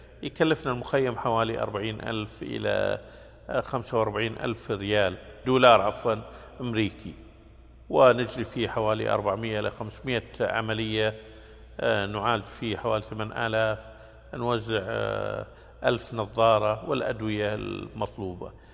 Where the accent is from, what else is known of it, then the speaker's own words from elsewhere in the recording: Kuwait; أنا من أرض مكة أنا من الكويت والكويت في أرض مكة مسكوني،